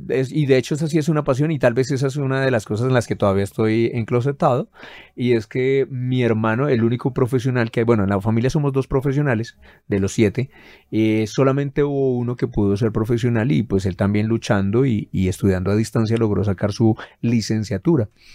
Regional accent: Meta, Colombia; hasta me oyen en Villavicencio y ni siquiera saben que yo soy del Meta

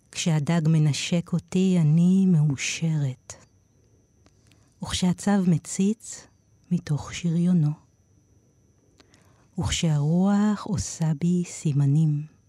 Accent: Tel Aviv, Tel Aviv District, Israel; גדלתי בתל אביב, והתחלתי לכתוב לפני שידעתי לכתוב.

